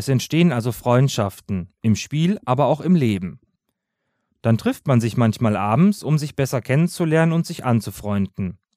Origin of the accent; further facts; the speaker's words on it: Morocco; Wie ihr aber wisst, komme ich aus Marokko, wo alles viel bunter ist.